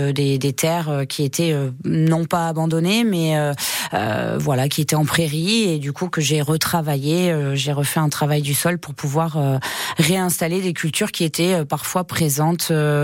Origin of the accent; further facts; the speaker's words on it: Auvergne-Rhône-Alpes, France; chez nous en Auvergne, on avait beaucoup de plantes médicinales qui poussaient en sauvage